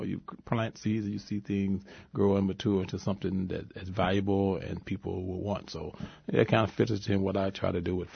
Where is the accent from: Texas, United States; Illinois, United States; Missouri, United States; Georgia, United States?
Illinois, United States; East St. Louis; East St. Louis, Illinois.